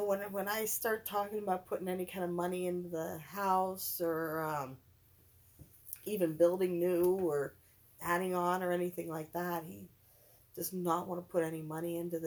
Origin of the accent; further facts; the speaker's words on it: Boardman, Ohio, United States; He's originally from Poland, Ohio, and I'm from Boardman.